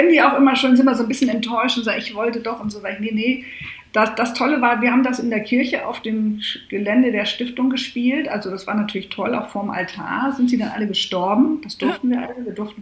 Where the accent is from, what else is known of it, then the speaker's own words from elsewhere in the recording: Hamburg, Germany; Ich komme ja auch aus Hamburg